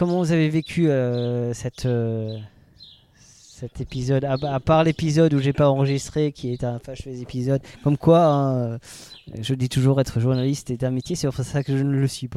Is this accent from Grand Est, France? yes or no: yes; Grand Est, France; parce qu'on est alsacien